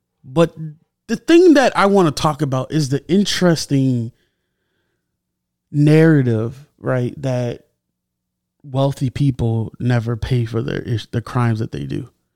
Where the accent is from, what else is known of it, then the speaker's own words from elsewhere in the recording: United States; As an American, I'm concerned, and I hope this is figured out.